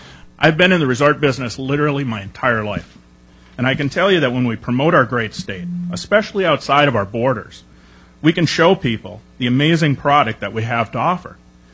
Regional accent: Ireland; because I'm Irish, and 3 minutes to speak usually means I'm giving a toast.

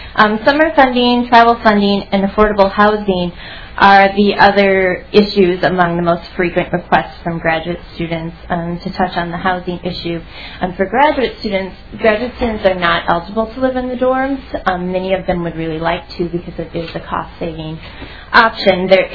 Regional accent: Maynard, Minnesota, United States; now in St. Paul, United States; as I was introduced. I grew up in Maynard, Minnesota. I went to college in St. Peter at Gustavus Adolphus. And now I live in St. Paul

